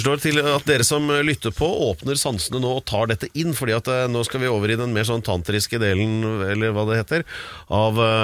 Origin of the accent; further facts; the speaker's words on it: Drammen, Buskerud, Norway; jeg vokste også opp i Drammen nemlig, og da tror jeg kanskje var 11-12 år eller noe sånt nå.